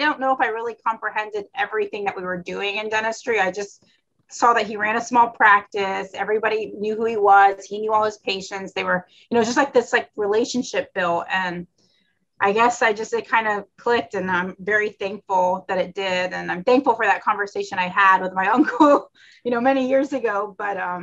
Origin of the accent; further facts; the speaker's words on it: Florida, United States; I actually went to dental school at the University of Tennessee. I'm from Florida.